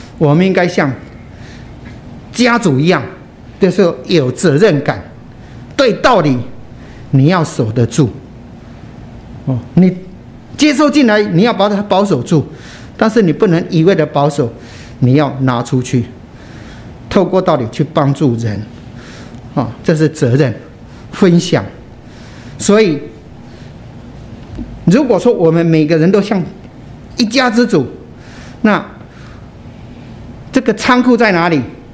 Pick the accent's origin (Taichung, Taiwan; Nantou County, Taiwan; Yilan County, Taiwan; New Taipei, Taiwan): New Taipei, Taiwan; Tamsui; 因为我的祖父啊，他是大财主，那淡水的大财主，他有一个花园，超大型的。很大的花园，我从小就在那个花园里面玩耍长大